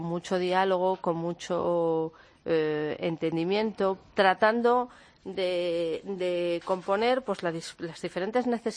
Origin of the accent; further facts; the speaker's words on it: Castile and León, Spain; Nosotros venimos de un pueblo de Soria de 900 habitantes